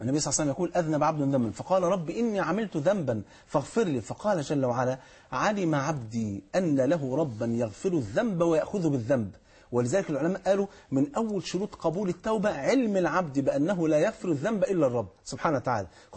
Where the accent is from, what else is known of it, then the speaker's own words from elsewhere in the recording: Egypt; عندنا في مصر